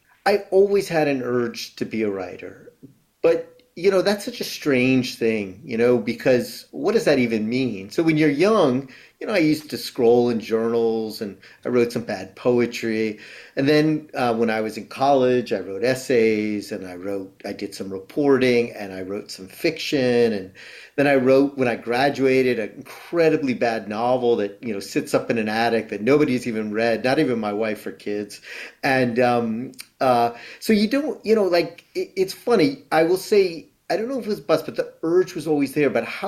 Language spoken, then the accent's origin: English; Connecticut, United States; now in New York City, United States; Born in New York, raised in Connecticut.